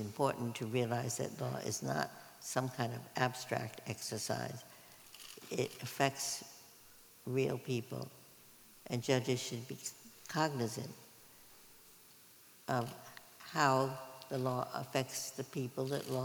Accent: Brooklyn, New York, United States; We were both born and bred in Brooklyn, New York.

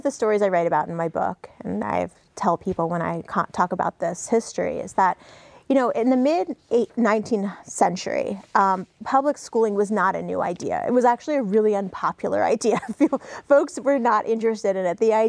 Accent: New York City, New York, United States; now in Grand Forks, United States; And so, yeah, I've been surprised moving to Grand Forks after growing up in New York City about how much actually is the same.

